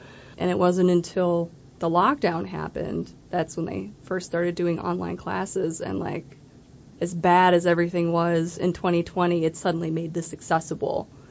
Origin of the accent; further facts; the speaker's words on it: Chicago, Illinois, United States; Yeah, I grew up in the Chicago area, and I moved out here about 10-ish years ago